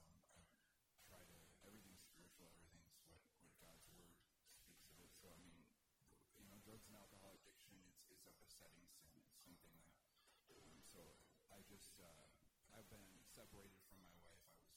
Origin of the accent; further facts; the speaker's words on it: Green Bay, Wisconsin, United States; I grew up in Green Bay, Wisconsin.